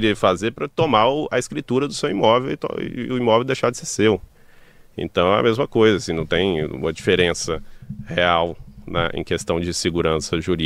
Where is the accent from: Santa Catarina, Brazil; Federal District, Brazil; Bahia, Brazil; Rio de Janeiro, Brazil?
Federal District, Brazil; Brasília; born there; Eu nasci em Brasília.